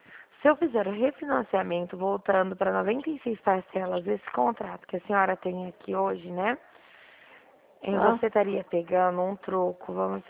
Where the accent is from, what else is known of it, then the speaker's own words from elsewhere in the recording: Dracena, São Paulo, Brazil; Eu sou de Dracena, estado de São Paulo.